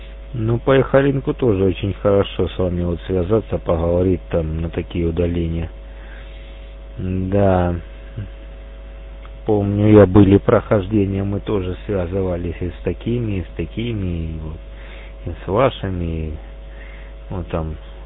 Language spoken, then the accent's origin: Russian; Donbas, Ukraine; Я из Донбасса, я думаю, мы уже услышимся